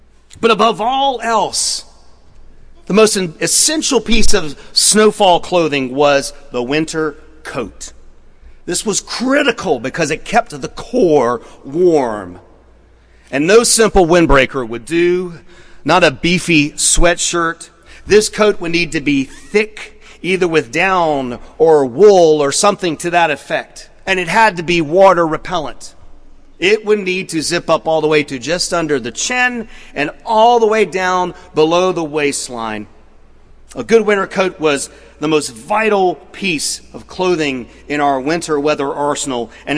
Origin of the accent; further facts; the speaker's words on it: Raleigh, North Carolina, United States; In those rare instances growing up in Raleigh when measurable snowfall actually fell, my brother and I would be forced to submit to a highly involved dressing ritual